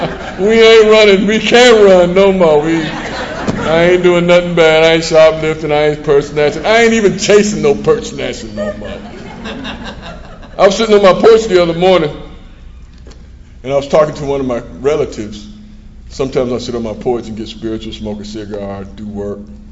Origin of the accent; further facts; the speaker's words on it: Savannah, Georgia, United States; I heard it, you know, when I grew up in Savannah, Georgia.